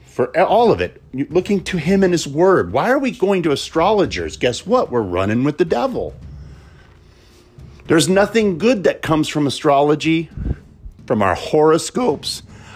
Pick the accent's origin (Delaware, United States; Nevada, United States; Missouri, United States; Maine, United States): Nevada, United States; Las Vegas; some of you know that I grew up in Las Vegas singing to all kinds of different artists.